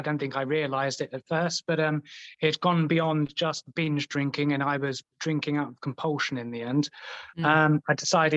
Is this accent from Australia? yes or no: no; Southend-on-Sea, East of England, United Kingdom; started running some in my hometown of Southend-on-Sea